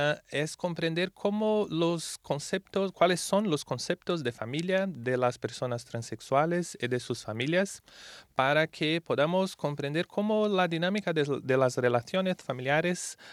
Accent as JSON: {"language": "Spanish", "country": "Brazil", "second_language": "Spanish", "said": "soy brasileño, entonces os pido disculpas si a veces hay algún error en el español."}